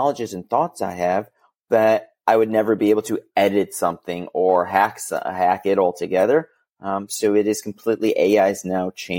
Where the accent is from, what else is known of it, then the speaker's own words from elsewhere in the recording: Chicago, Illinois, United States; now in Los Angeles, United States; I'm from Chicago. So my mom's actually visiting for the month. So I feel terrible. I'm like, you left the cold of Chicago for the rain of LA.